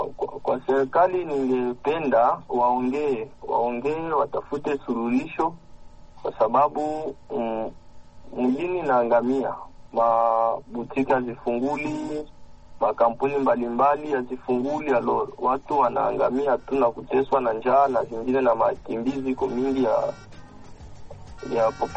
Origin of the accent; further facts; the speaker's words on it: Kirumba, North Kivu, DR Congo; natokea nchini Jamhuri ya Kidemokrasia ya Kongo, Kivu Kaskazini, Parapanda Lupero, mjini Kirumba.